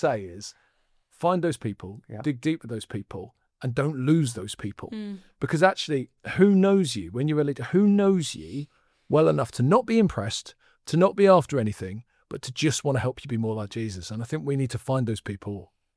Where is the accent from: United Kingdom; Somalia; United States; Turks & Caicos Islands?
United Kingdom; This Gen Z, I'm British, I can't